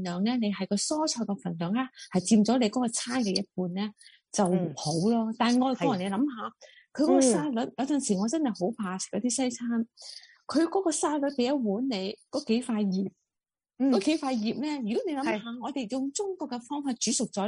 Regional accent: United States; 因為我哋美國人啦嚇，即係我自己睇到噶嘛。歐洲我喺嗰度只係旅遊啫，係咪？但美國嚟講，我喺度住咗咁幾十年啦

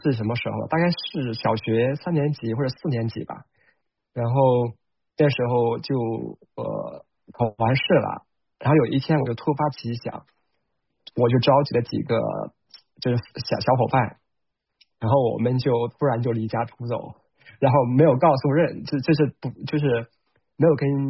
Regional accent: Hunan, China; 是在湘南，就是湖南南部大山里面，就我们家，你从我们家就可以看到，就是我们家的对面和后面全都是那种连绵的高山。

